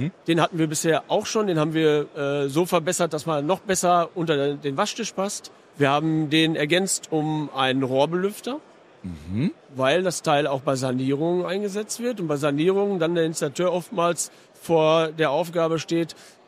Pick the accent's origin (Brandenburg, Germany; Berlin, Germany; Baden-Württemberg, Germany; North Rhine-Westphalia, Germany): North Rhine-Westphalia, Germany; wir sind aus dem Sauerland